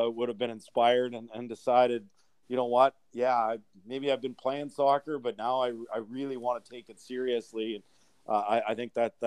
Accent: Edmonton, Alberta, Canada; I grew up in Edmonton, and I actually was living in Edmonton

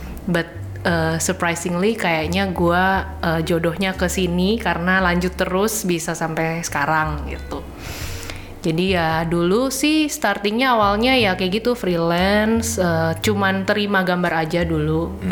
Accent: Lampung, Indonesia; now in Jakarta, Indonesia; I was born and raised in Lampung, Sumatera. And then I go to college here in Jakarta.

